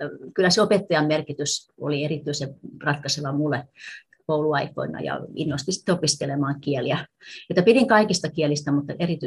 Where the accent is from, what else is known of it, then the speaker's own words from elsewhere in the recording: Eura, Satakunta, Finland; englanti olisi ensimmäinen vieraskieli, koska olen kotoisin Eurasta ja siihen aikaan siellä ei voinut opiskella muuta kuin englantia ensimmäisenä vierailevan kielenä. Sitten yläasteella alkoi ruotsi ja myöhemmin kahdeksannella luokalla saksan kieli.